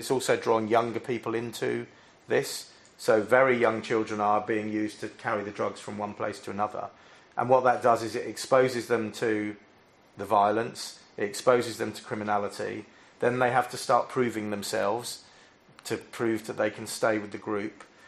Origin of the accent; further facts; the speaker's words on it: London, United Kingdom; I am also a Londoner, so I was born and bred in London